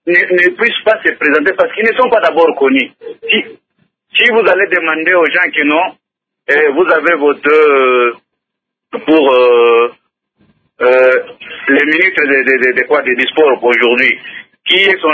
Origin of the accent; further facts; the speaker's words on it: Lubumbashi, Haut-Katanga, DR Congo; si chez nous au Katanga, à Lubumbashi, à 20 kilomètres